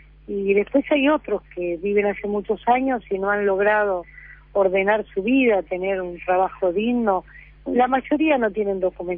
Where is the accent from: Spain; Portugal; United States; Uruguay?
Uruguay; moved away as an adult; now in Buenos Aires, Argentina; Yo desde los 18 años vivo acá. A veces vi cosas y cuando estoy ahí me dicen, che, porteña. Pero yo soy uruguaya de corazón y por ahí me he formado como porteña en otras cosas.